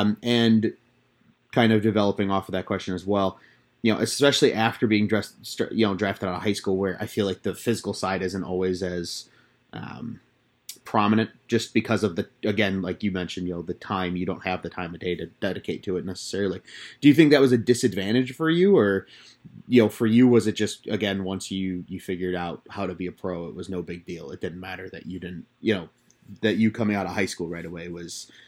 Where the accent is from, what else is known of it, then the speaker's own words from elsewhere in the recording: Chicago, Illinois, United States; As a kid growing up in Chicago